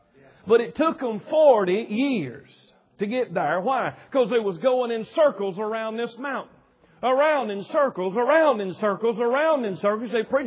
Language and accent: English; United States; I'm an American 100%. I was born and raised here and glad to be so.